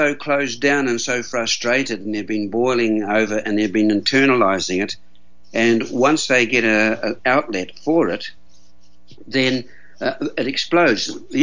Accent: Matamata, Waikato, New Zealand; born there; because I was born in Matamata, which is where Middle Earth is

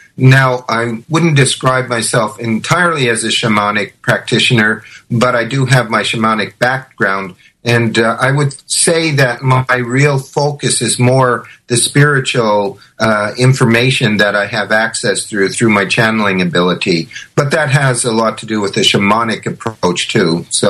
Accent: Canada; now in Australia; I'm joining you from Australia, a Canadian who's now living in Australia

